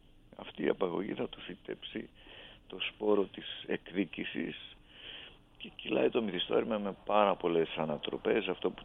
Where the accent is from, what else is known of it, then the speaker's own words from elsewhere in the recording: Melates, Epirus, Greece; Μια χαρά στο χωριό μου, στην Μελάτη, στη Σάρτα.